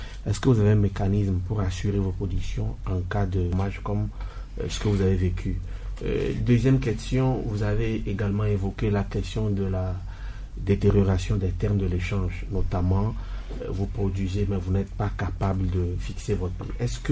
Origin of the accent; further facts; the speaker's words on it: Togo; Chez nous, au Togo